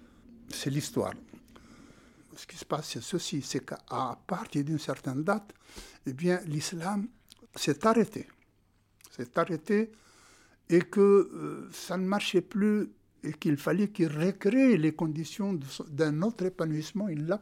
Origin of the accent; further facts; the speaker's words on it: Algeria; Moi, chez moi, en Algérie, j'ai vécu toute ma jeunesse avec des Juifs, dans la même maison.